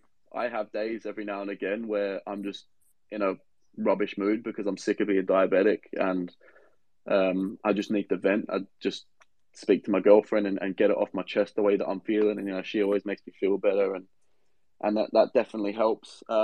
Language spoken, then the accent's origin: English; New Zealand; growing up in New Zealand at the start of Australia, it was soccer